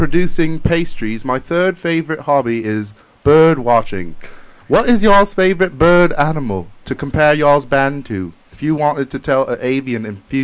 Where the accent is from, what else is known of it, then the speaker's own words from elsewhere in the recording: Middleton, North West England, United Kingdom; I'm not from England, mate. I'm from Middleton.